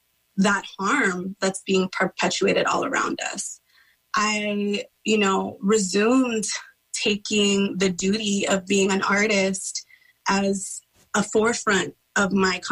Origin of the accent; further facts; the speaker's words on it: San Francisco, California, United States; now in Oakland, United States; I'm from Ramatish Ohlone territory in San Francisco, California. I'm currently speaking to you on Huichin Ohlone territory in Oakland, California.